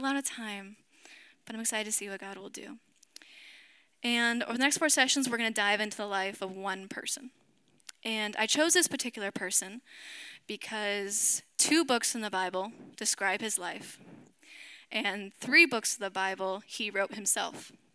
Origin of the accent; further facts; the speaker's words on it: Vermont, United States; I'm originally from Vermont, very far from here. If I'm the first Vermonter you've ever met, I've heard that many times. Small state, not many people, I get it.